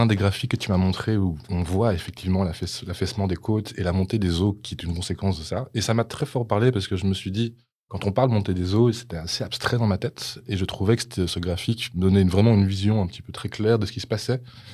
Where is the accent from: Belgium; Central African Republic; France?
Belgium; tout l'aspect culturel en tant que Belge, toutes les choses qu'on aime en tant que Belge